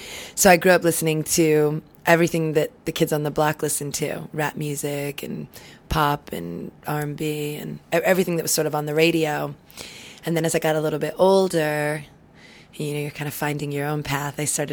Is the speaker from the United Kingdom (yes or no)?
no; Philadelphia, Pennsylvania, United States; All the way from Philadelphia. I feel like I'm on NPR right now. I'm from Philly.